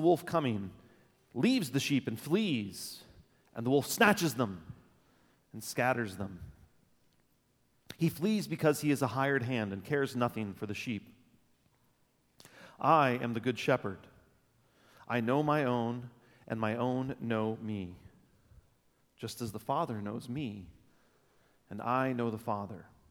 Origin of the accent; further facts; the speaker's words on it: Texas, United States; moved away as an adult; now in Fairbanks, United States; I am originally from Texas. I spent the first 26 and a half years of my life there, and I've spent the last 14 and a half years of my life right here in Fairbanks.